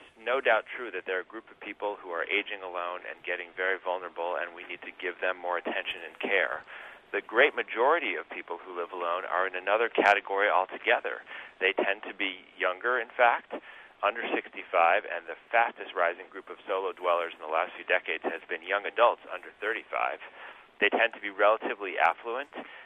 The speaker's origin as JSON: {"language": "English", "town": "Chicago", "region": "Illinois", "country": "United States", "said": "You know, I'm from Chicago."}